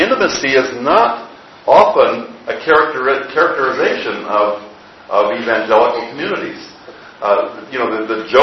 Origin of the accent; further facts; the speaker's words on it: Midwest, United States; I grew up in the Midwest in a Lutheran church that was dead emotionally.